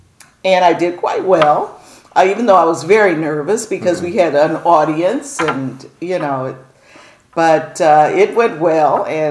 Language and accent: English; Chicago, Illinois, United States; Oh, well, I'm from Chicago, mm-hmm. and born and raised here. I've traveled a lot. This is where I was born.